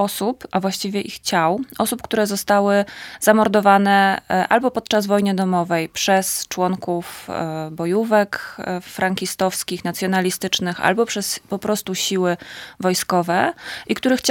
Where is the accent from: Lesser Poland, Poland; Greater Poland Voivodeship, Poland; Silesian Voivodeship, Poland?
Lesser Poland, Poland; Kraków; Tak, spotkało się tutaj dwoje ludzi z Nowej Huty i nie mogli nie rozmawiać o Nowej Hucie.